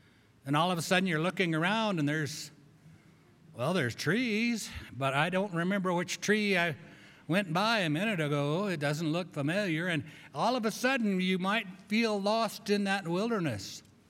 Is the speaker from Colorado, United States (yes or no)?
yes; Grand Junction, Colorado, United States; You know, I grew up in Grand Junction. It's called High Desert.